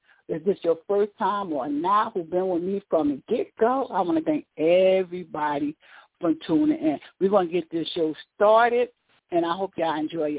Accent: New Jersey, United States; Like I said, I'm born and raised in North New Jersey.

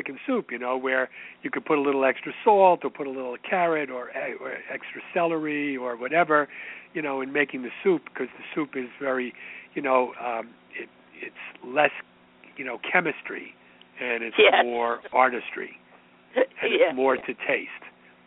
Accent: New York, United States; Although growing up in the Northeast, like you and I, in New York, we were always dark chocolate people.

